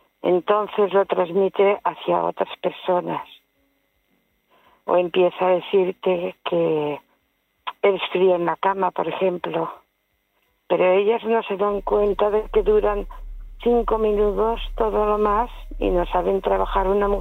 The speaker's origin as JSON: {"language": "Spanish", "town": "Madrid", "region": "Community of Madrid", "country": "Spain", "said": "Yo soy de Madrid y quería opinar sobre el tema"}